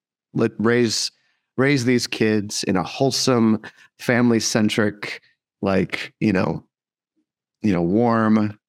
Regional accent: Orlando, Florida, United States; also born or lived in New Jersey, United States; I am from Orlando, Florida.

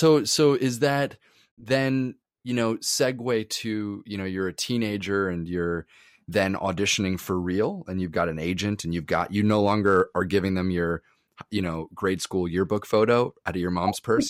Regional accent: New Jersey, United States; I grew up in Jersey. I'm also Cuban, by the way.

